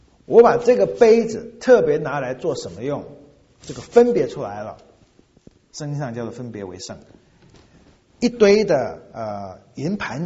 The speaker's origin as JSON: {"language": "Chinese", "country": "China", "said": "圣徒不是他的我们中国人的圣贤人"}